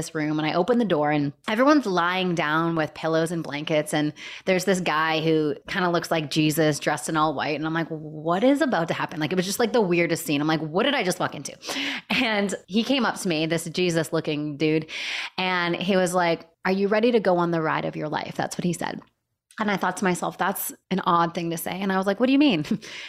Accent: Canada; I was living in Canada at the time. I'm Canadian.

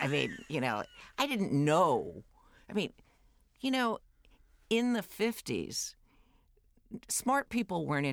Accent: New York City, New York, United States; I grew up in Greenwich Village, and she had turned our apartment, which was a small, you know, New York City apartment, probably 1,100 square feet that four of us lived in.

